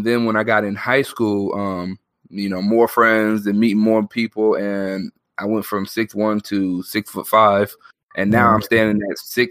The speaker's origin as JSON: {"language": "English", "region": "Michigan", "country": "United States", "tie": "born or raised there", "said": "I come from Michigan, born and raised in Michigan, you know."}